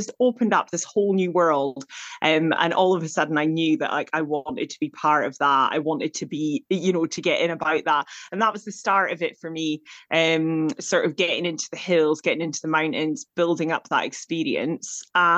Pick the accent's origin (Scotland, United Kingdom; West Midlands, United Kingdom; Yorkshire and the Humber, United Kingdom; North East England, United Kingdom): Scotland, United Kingdom; I'm from the Highlands of Scotland. So I have plenty, like we always had plenty of rivers to swim in, you know, close to the sea, close to mountains